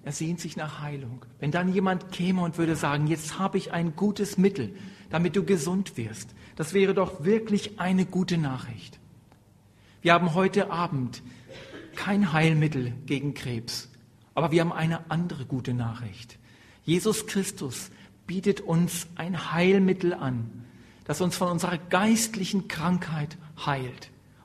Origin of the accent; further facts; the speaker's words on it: Lachendorf, Lower Saxony, Germany; Ich bin selbst aus Lachendorf in der Nähe von Celle.